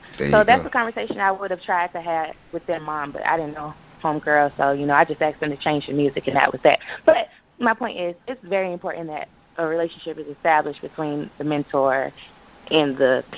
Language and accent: English; Miami, Florida, United States; I grew up in Liberty City, so that was the only style of dance that I knew at point.